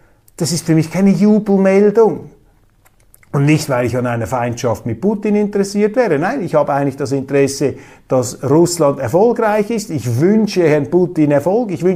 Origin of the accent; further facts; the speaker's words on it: Switzerland; als Schweizer Republikaner, als Schweizer Demokrat, als Schweizer Parlamentarier, der einen Eid geleistet hat auf die Verfassung.